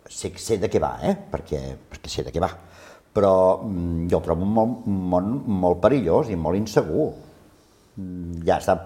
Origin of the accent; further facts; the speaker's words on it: Barcelona, Catalonia, Spain; quan jo era petit al meu barri no, perquè a Barcelona el meu pare no ens deixava sortir al carrer a jugar, perquè era el centre de Barcelona